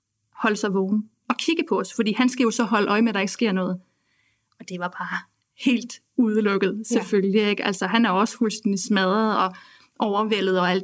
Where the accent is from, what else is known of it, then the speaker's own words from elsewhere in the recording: Samsø, Central Denmark Region, Denmark; jeg kommer fra Samsø, hvor mine forældre bor